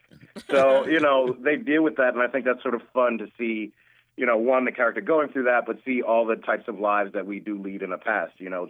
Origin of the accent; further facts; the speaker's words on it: New York, United States; I'm back in my hometown just for the day in New York, and it feels good, man.